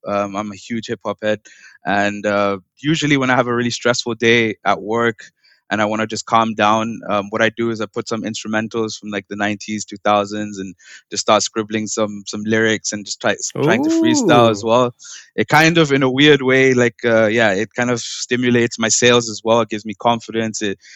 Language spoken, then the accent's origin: English; India; I'm originally from India, but I'm just known as